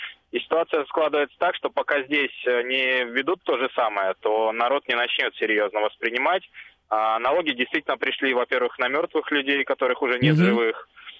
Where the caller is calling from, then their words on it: Zvenigorod, Moscow Oblast, Russia; Алеша, это вот я пишу … из Звенигорода.